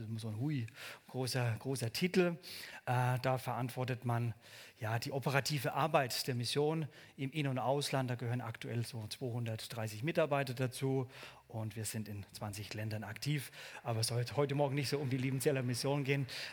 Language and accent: German; Bavaria, Germany; accent: Franconian; Ich komme ursprünglich aus dem Bundesland Bayern. Richtig, eigentlich ein Franke, also ich kann auch das R etwas rollen.